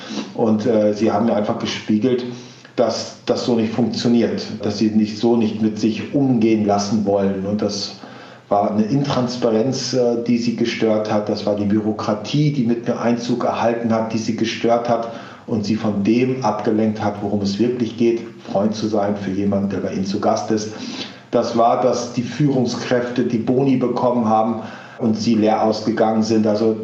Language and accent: German; Lower Saxony, Germany; Ich wollte, ja, als Ostfriese, lieber tot als Sklave